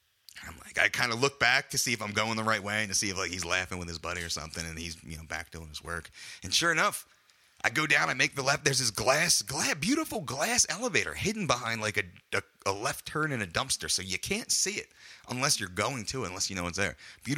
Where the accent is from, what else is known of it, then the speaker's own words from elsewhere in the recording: Belmar, New Jersey, United States; I'm from New Jersey. I'm from a shore town called Belmar in New Jersey.